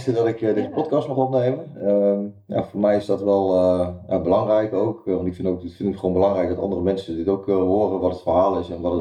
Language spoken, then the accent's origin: Dutch; Overijssel, Netherlands; also born or lived in Gelderland; Want ik ben als kind, toen was ik een jaar of 10, ben ik van Gelderland naar Overijssel verhuisd. Je kunt je wel voorstellen, dat een compleet ander dialect, noem het maar op.